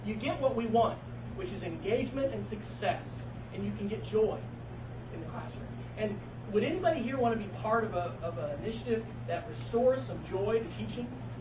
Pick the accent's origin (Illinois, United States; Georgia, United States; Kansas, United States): Kansas, United States; now in Texas, United States; I come from Texas. I'm actually a Kansan, so I'm really excited to be here in Kansas because my family still lives in Manhattan. I grew up here, but I've lived in Texas now for 13 years.